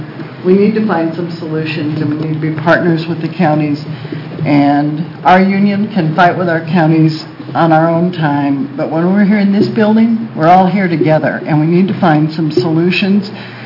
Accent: Portland, Oregon, United States; I am the child of loggers and timber workers and dairy farmers. And though I was raised in Portland and consider myself an environmentalist

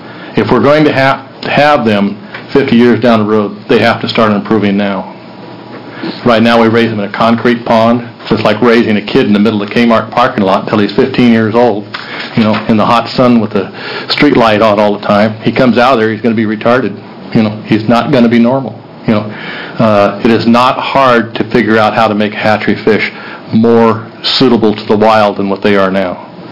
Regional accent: Gold Beach, Oregon, United States; I'm from Gold Beach, Oregon. I'm a longtime guide in Southern Oregon, 26 years.

